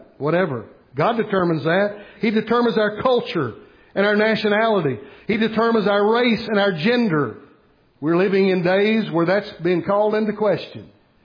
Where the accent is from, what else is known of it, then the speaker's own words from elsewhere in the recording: Bristol, Tennessee, United States; I'm glad I grew up in Fairmount, by the way. I'm glad the Lord put me in Fairmount in Bristol, Tennessee.